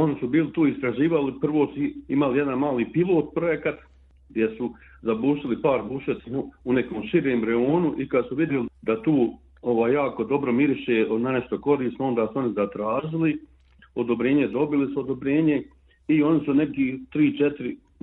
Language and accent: Serbian; Lopare, Republika Srpska, Bosnia & Herzegovina; o mom zavičaju, o mojoj planini Majevce, o mojoj opštini Lopare